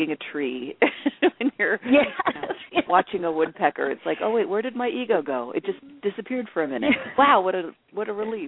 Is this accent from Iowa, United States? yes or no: no; Los Angeles, California, United States; I'm a city girl. I was raised in East LA, so nature was like an anomaly to me.